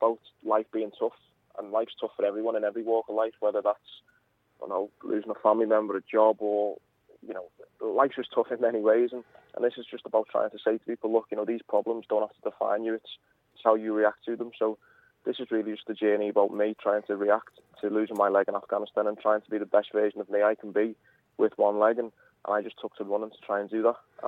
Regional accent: Bootle, North West England, United Kingdom; growing up in Bootle, and I used to play left back as a kid for each Sunday league team

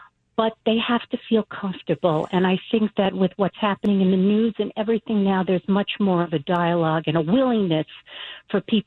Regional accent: Five Towns, New York, United States; I was born in Brooklyn. I grew up in the Five Towns of Long Island, which is a neighborhood that's 99.9% Jewish.

